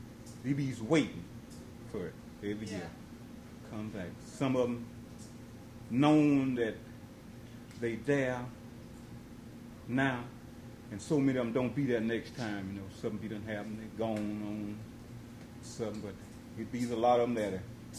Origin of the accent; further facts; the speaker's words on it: Greensboro, Alabama, United States; now in Florida, United States; In Alabama. A place called Greensboro, Alabama.